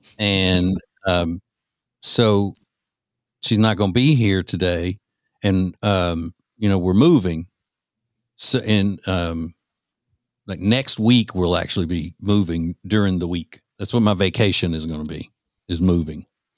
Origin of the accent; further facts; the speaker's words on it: Louisiana, United States; Bojangles, to me, even though I grew up in Louisiana, Bojangles is better to me than Popeyes.